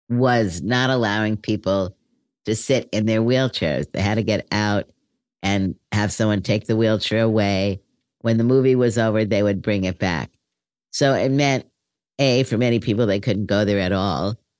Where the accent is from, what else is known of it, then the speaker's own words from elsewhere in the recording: Brooklyn, New York, United States; So I moved from Brooklyn to Berkeley to get involved with the disability movement in the Bay Area.